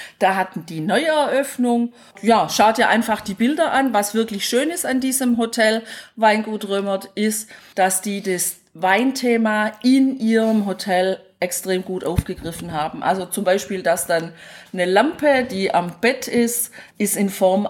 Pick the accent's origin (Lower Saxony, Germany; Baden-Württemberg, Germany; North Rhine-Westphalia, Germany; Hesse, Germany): Baden-Württemberg, Germany; Bad Urach; an meine Heimatstadt, wo ich aufgewachsen bin, Bad Urach